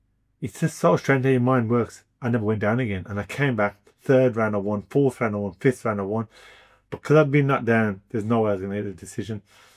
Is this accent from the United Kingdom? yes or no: yes; Birmingham, West Midlands, United Kingdom; But because I'm a Brummie and I loved hometown Birmingham, I didn't really want to take that big step up.